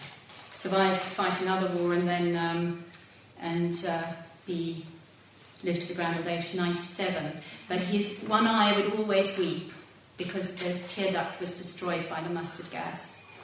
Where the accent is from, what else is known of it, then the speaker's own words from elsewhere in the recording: South Africa; especially in my hometown in the Karoo, the centre of the country, the semi-desert